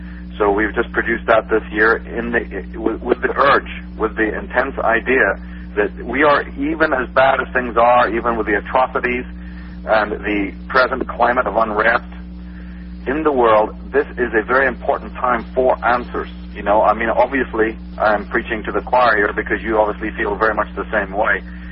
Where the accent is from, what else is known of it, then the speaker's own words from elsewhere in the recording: Belfast, Northern Ireland, United Kingdom; I'm from Belfast, Northern Ireland, which is one of the reasons